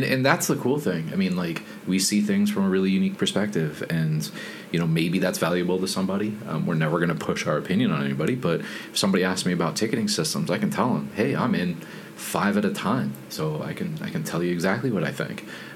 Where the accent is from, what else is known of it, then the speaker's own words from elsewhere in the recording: Arizona, United States; Growing up in Arizona, I think I'm more used to the dry heat.